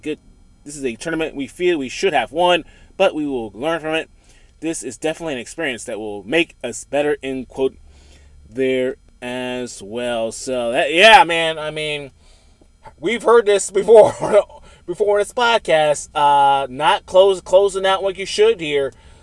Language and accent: English; Georgia, United States; Georgia Southern, oh baby, from my home state, Georgia, comes up clutch